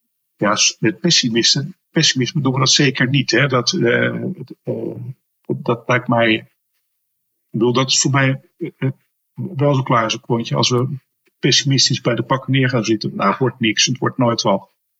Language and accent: Dutch; Zoetermeer, South Holland, Netherlands; ik kom uit Soetermeer.